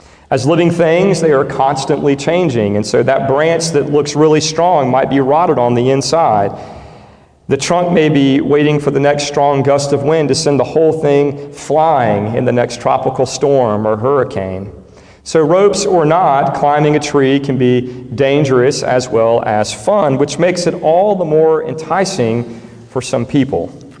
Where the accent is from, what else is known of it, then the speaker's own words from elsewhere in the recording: Lakeland, Florida, United States; One thing great about the neighborhood that I grew up in Lakeland, Florida, is that we had these enormous grandfather oak trees.